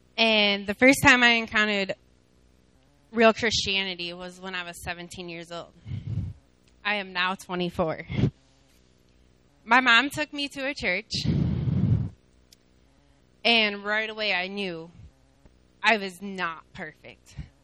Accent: Janesville, Wisconsin, United States; I'm from Janesville.

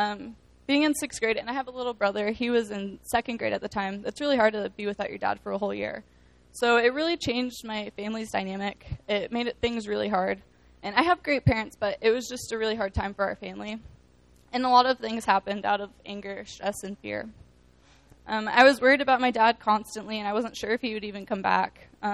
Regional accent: Indianapolis, Indiana, United States; I'm from Indy.

